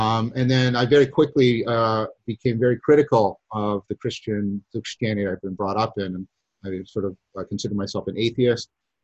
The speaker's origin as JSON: {"language": "English", "town": "Dundas", "region": "Ontario", "country": "Canada", "tie": "born or raised there", "said": "I was raised in Dundas, Ontario, in Canada, which is a little town on the hub of Hamilton and Burlington."}